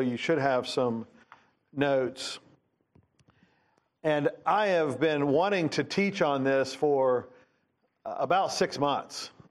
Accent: United States; And I did it for the same reason, because being American, everyone loves an underdog.

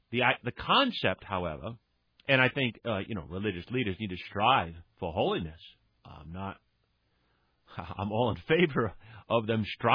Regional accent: Rhode Island, United States; I grew up in Rhode Island my whole life. I mean, I was born in Rhode Island, raised in Rhode Island.

